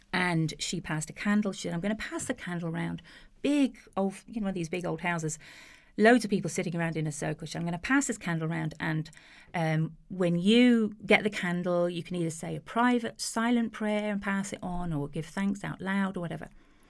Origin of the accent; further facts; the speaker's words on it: United Kingdom; now in Ireland; I am not from the island of Ireland. My accent might wander around a bit because I have lived in a lot of different places. But I was brought up in the UK to what a lot of Irish people find a rather strange concept in a family that had no faith at all.